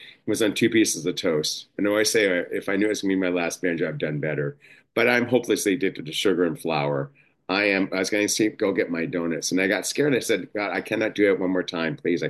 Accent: Los Angeles, California, United States; I grew up in Los Angeles. I was going to meetings all the time in Los Angeles, so I'm from that area.

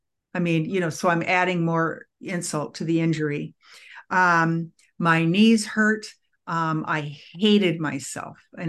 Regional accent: Minneapolis, Minnesota, United States; I'm a food and sugar addict. I'm from Minneapolis, Minnesota.

